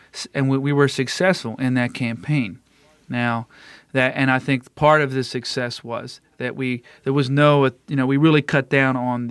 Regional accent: Downingtown, Pennsylvania, United States; I grew up in Downingtown, Pennsylvania, which is a small mill town. Make a lot of paper in there. They call them the paper towners or mill town.

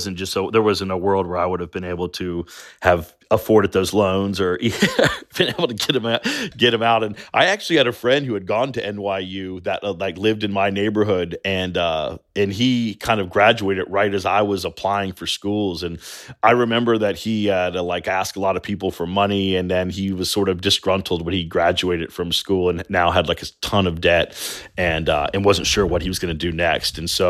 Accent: the South, United States; we're all guys who went to art school, and yes, we grew up in the South

